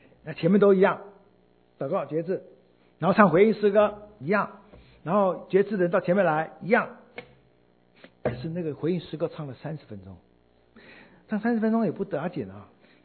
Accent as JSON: {"language": "Chinese", "region": "Fujian", "country": "China", "tie": "born or raised there", "accent": "Minnan", "said": "我们家乡闽南话，就全国人都知道不给力是福建闽南话"}